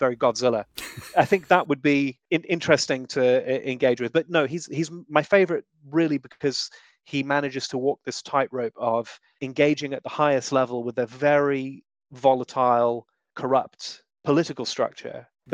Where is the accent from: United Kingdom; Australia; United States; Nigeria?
United Kingdom; Being British and self-deprecating.